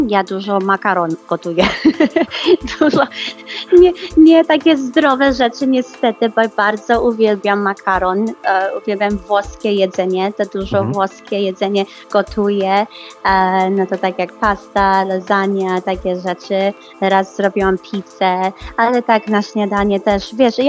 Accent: United States; Polish is a second language; moved away as an adult; now in Poland; jak przeprowadziłam się do Polski, bo ja nigdy tutaj nie mieszkałam i ja się urodziłam w Stanach i całe życie mieszkałam w Stanach

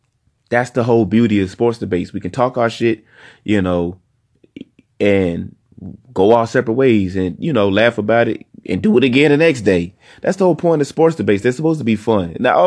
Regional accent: Virginia, United States; I'm only from Southeast Virginia, I'm from the 757. I'm from the most fertile recruiting area of Virginia.

